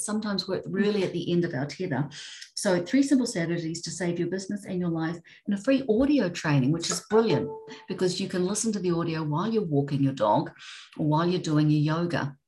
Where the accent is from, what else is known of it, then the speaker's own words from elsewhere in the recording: New Zealand; especially since I'm from New Zealand, so it's a little hard for me to get home at the moment.